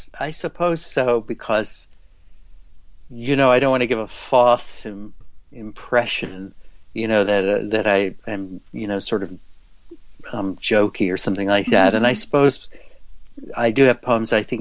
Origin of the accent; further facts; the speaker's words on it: Memphis, Tennessee, United States; I'm from Memphis and I write a lot about Memphis stuff